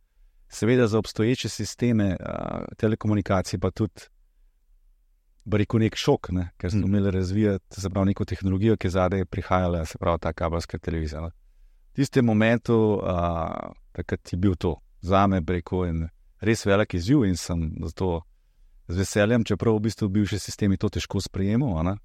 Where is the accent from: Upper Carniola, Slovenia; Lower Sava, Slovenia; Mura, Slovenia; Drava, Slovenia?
Upper Carniola, Slovenia; Žirovnica; kjer je tam v mojem domačem kraju v Žirovnici, kjer sem res preživel prvih 12 let.